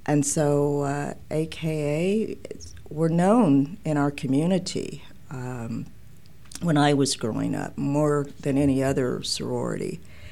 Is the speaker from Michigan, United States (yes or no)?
no; Kansas City, Missouri, United States; And so I grew up here in Kansas City. I was always aware of the AKAs from a little girl.